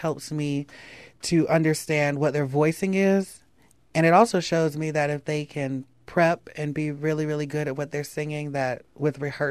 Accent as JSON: {"language": "English", "region": "North Carolina", "country": "United States", "said": "I come from Brunswick County, and what a perfect setting."}